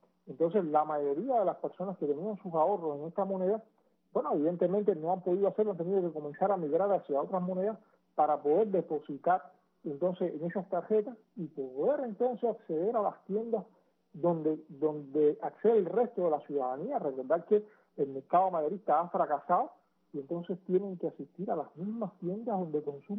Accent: Cuba; consumidores somos todos los cubanos en nuestro país

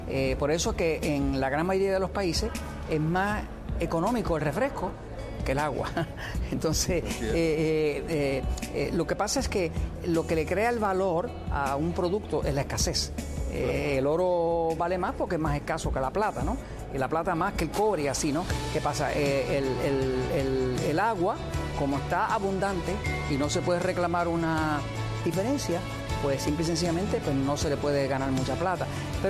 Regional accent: Puerto Rico; now in United States; Yo soy de Puerto Rico. Puerto Rico es parte de Estados Unidos. Somos gente hispana, porque éramos una colonia española, pero luego quedamos como parte de Estados Unidos.

